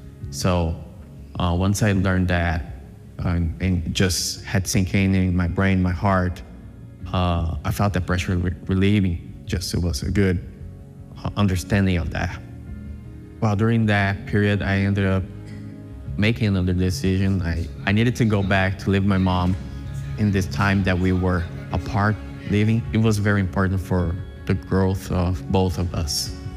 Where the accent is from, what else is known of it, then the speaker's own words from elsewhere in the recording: Brazil; I'm 27 years old. I was born and raised here in Brazil.